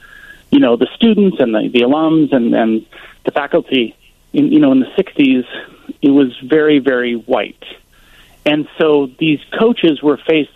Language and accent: English; Riverside, Illinois, United States; also born or lived in Chicago; I'm a lifelong Chicagoan. I grew up in Riverside. I went to Fenwick High School. My first job was in the Wrigley Building, working for WTTW, learning how to make documentaries.